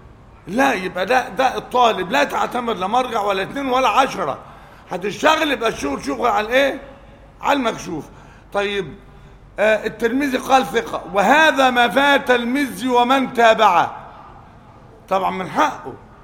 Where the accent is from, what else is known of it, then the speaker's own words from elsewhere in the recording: Egypt; مش بتكلم عن انا مصري وبجامله